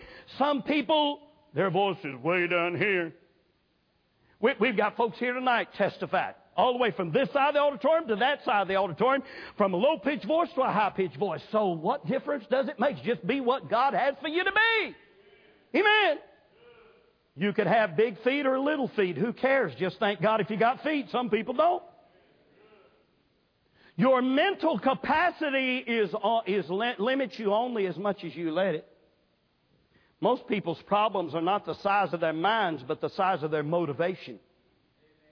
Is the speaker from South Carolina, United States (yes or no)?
yes; South Carolina, United States; We both know how to pronounce words because I'm from South Carolina and he's from North Carolina.